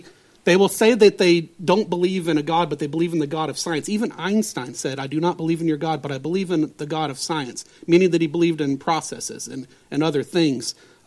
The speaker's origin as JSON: {"language": "English", "region": "Arkansas", "country": "United States", "tie": "born there", "said": "I was born in Arkansas. I was the son of a would-be farmer."}